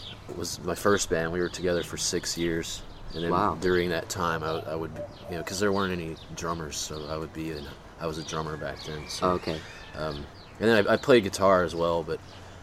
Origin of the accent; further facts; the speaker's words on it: Beaumont, Texas, United States; But I never, growing up in Beaumont, Texas, right. you don't get